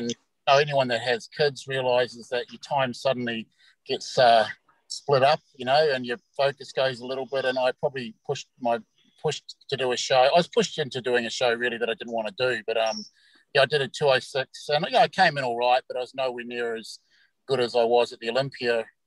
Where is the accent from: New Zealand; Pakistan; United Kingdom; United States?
New Zealand; As a Kiwi, you know, everyone loves to go and watch rugby.